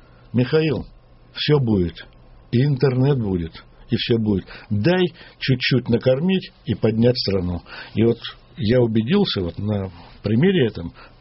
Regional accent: Moscow, Russia; also born or lived in Baltics / Southern Urals / Tbilisi; Я коренной москвич, оказываюсь в Прибалтике, потом оказываюсь на Южном Урале, потом учусь в Тбилиси, потом опять возвращаюсь в Прибалтику, в Латвию, а оттуда возвращаюсь в Москву спустя ровно, как говорится, когда мне исполнилось 30 лет, я вернулся в Москву обратно

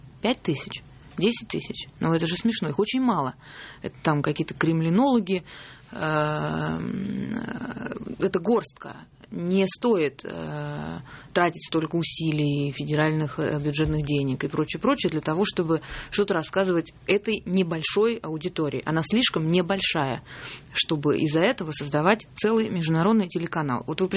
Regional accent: Russia; Я говорю, я из России.

